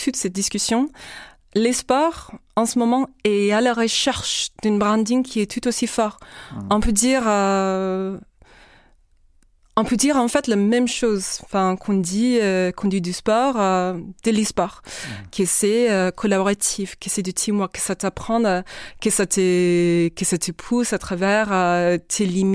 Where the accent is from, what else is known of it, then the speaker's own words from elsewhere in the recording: United States; Tu sais, je suis américaine.